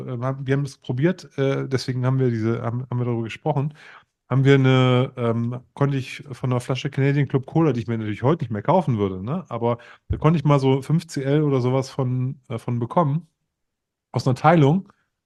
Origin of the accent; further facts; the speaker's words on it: Osnabrück, Lower Saxony, Germany; bin ja gebürtiger Osnabrücker und komme aus dem Norden.